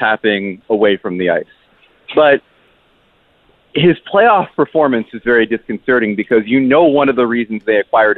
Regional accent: United States; I'm an American.

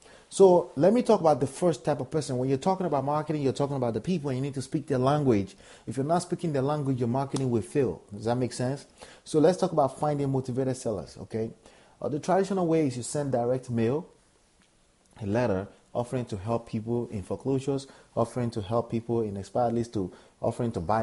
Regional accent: Nigeria; accent: Nigerian; English is a second language; excuse me, my Nigerian accent was struggling with my the other accent that I made up, right?

